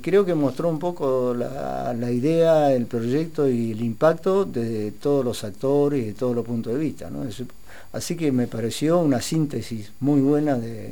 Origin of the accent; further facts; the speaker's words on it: Viedma, Río Negro, Argentina; Y sí, porque Viedma, yo soy nativo de acá, Viedma es una de las ciudades más lindas del país